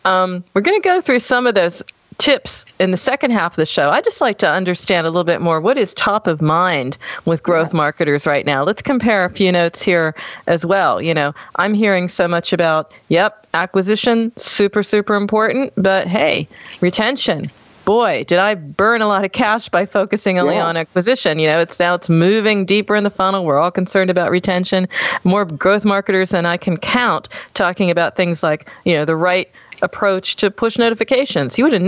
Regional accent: United States; now in Germany; Well, I'm American. I'm living in Germany

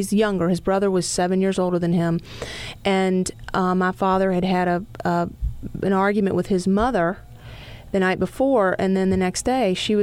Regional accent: Louisville, Kentucky, United States; Grew up in Louisville, Kentucky. I was born and bred there

